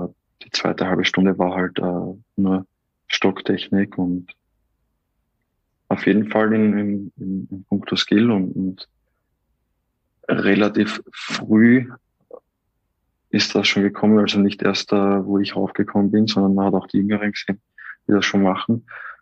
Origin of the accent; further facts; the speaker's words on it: Austria; bei uns in Österreich